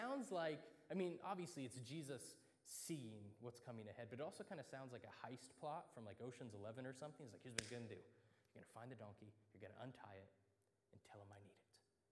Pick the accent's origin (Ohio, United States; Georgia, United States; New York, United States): Ohio, United States; Columbus; So I grew up in Columbus, Ohio State football.